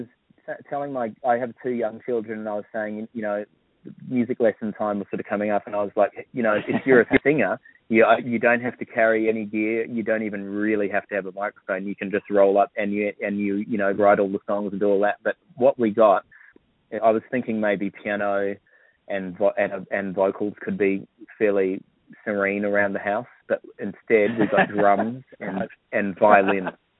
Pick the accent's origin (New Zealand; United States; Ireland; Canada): New Zealand; Auckland; also born or lived in Tauranga; I grew up in Auckland, although I did spend a bit of time in Tauranga as a youngster as well.